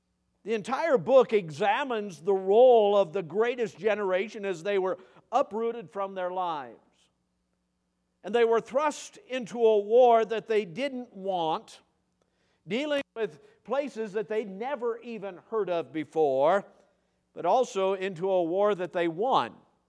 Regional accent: Moab, Utah, United States; I come from Moab. There's a cause for everything in Moab, and I don't like any of them most of the time.

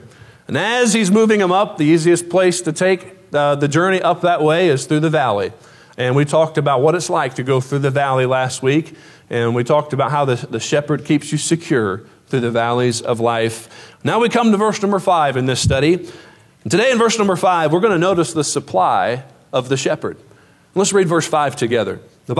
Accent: Indiana, United States; Now, I grew up in Indiana. We didn't have mountains. We didn't even have hills, okay? We just had cornfields, okay?

